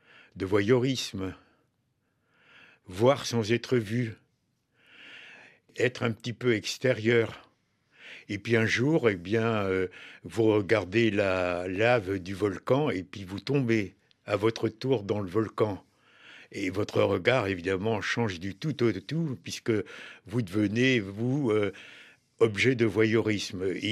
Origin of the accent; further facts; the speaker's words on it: Pays de la Loire, France; born there; also born or lived in Brittany / Lebanon; Moi, je me sens en effet, je suis né en Mayenne, j'ai vécu en Bretagne, je me sens un peu mayennais, un peu breton, un peu landais. Et quelque part, je me sens un peu libanais aussi. J'ai vécu 3 années